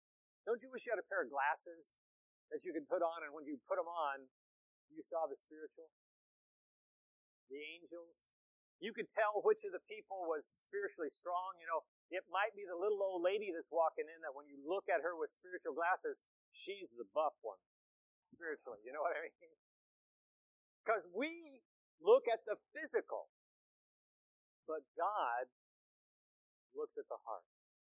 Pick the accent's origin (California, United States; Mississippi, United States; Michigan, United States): California, United States; Eureka; I grew up in Eureka, California, way up here on the North Coast.